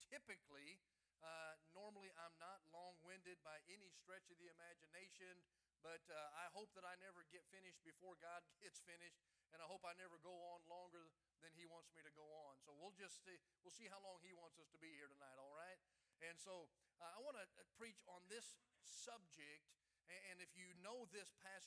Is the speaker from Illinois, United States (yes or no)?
yes; Lincoln, Illinois, United States; I grew up in Lincoln, Illinois. All of you know where Lincoln is.